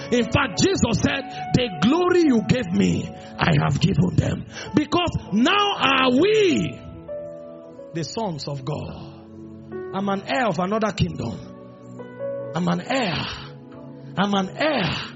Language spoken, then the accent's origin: English; Nigeria; So when I step out, I am going out not as a Nigerian. Based on patriotism, I accept being a Nigerian. I will make my impact in this country.